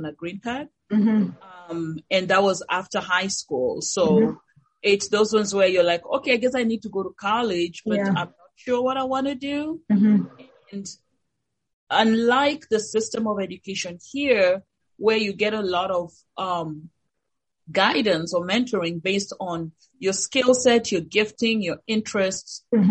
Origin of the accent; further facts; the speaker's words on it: Nakuru, Nakuru County, Kenya; I am a Kenyan national, so I was born and raised in Kenya.